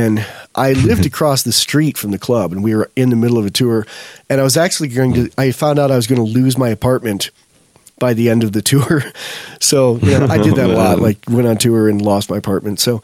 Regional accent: Los Angeles, California, United States; I'm from Los Angeles, man.

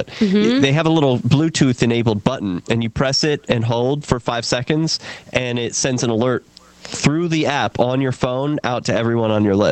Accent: Philadelphia, Pennsylvania, United States; So what my dad always taught me growing up in Philly is like, someone robs you, you just give me your wallet.

